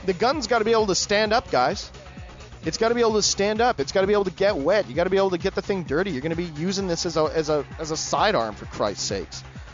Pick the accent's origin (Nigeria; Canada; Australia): Canada; I'm Canadian. I'm not going to have to worry about this because I'm already fucked.